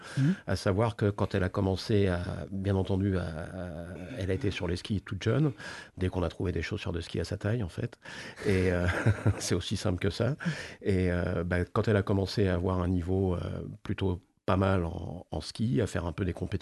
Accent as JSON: {"language": "French", "town": "Paris", "region": "Île-de-France", "country": "France", "said": "je pense qu'il faut quand même être un petit peu bizarre quand on est parisien, on va le reconnaître."}